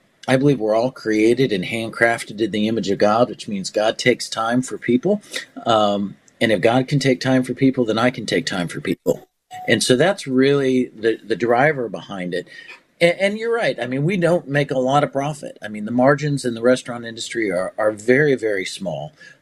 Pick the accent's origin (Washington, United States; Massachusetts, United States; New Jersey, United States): Washington, United States; Spokane; born there; So, you know, I was born in Spokane, Washington. I got blessed to go to college in Spokane.